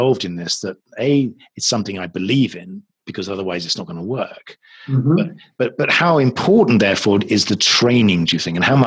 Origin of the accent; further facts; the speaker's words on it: United Kingdom; moved away; I'm a Brit. I moved over here a few years ago.